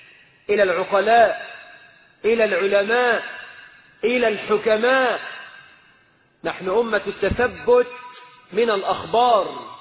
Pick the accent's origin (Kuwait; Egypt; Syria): Egypt; فاللهم اجعل بلدنا مصر آمنة مطمئنة رخاء سخاء يا رب العالمين.